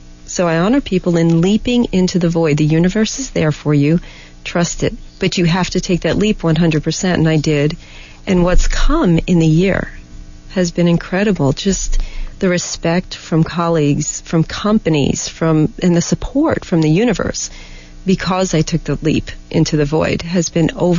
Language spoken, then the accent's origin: English; New York, United States; I'm from New York, and so I grew up in a very different mindset than being a full-time yoga instructor.